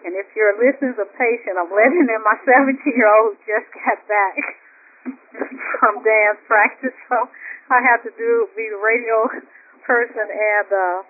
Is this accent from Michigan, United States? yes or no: no; St. Louis, Missouri, United States; I got to tell the story in my hometown, St. Louis, Missouri.